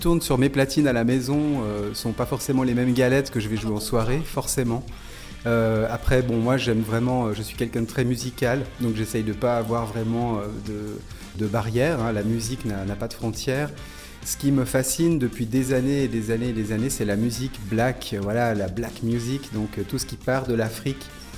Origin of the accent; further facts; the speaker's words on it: Geneva, Switzerland; Je viens de Genève et je suis un petit champignon qui a poussé dans une cave de squat.